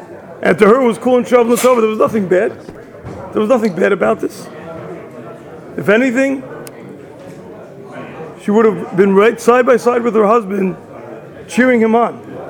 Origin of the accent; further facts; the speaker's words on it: New York, United States; we could say the Jets, but I'm from New York, so I'm not going to say them either.